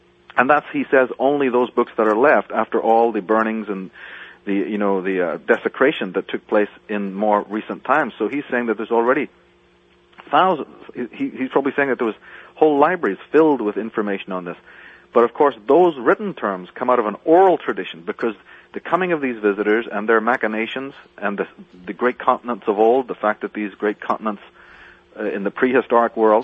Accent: Ireland; I'm part Indian, by the way. You mentioned I'm from Ireland

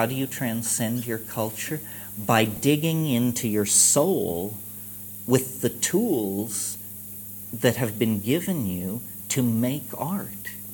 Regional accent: Ireland; I'm Irish. It's a weird thing to be. It's a haunted, twisted people as a people.

